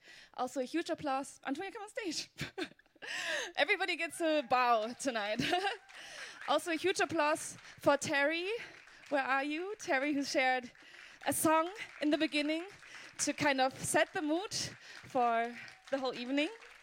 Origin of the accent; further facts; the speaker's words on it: Germany; So basically, I grew up in the diaspora. So I was born in Germany as a child of a German father and a Papua New Guinean mom.